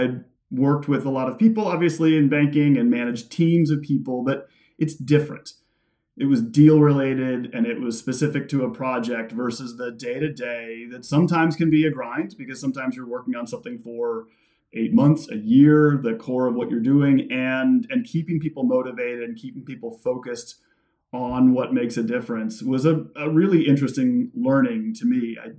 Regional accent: West Coast, United States; But I grew up on the West Coast, and I'm kind of partial.

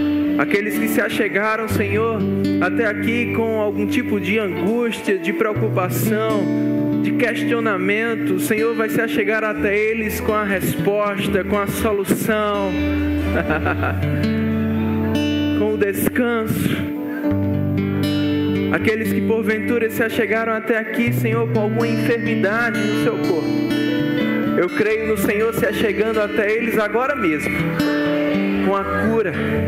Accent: Campina Grande, Paraíba, Brazil; sou lá de Campina Grande

